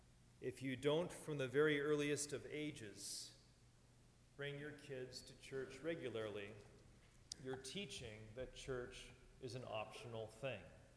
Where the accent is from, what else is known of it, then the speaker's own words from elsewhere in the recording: Seattle, Washington, United States; Growing up in Seattle, we went to early service, 8 o'clock every Sunday.